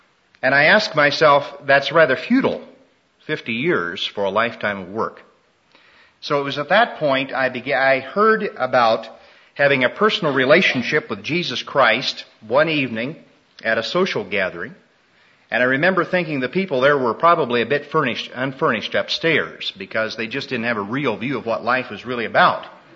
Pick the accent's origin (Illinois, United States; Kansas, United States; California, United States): Kansas, United States; Smith Center; Danny mentioned I'm from Smith Center, Kansas. How many of you know where that metropolitan center population up in north central Kansas really is?